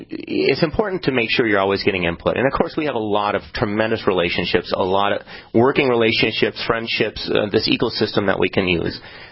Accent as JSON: {"language": "English", "town": "Detroit Lakes", "region": "Minnesota", "country": "United States", "said": "So I'm actually from the area, a big sports buff as well. I'm from Detroit Lakes, Minnesota."}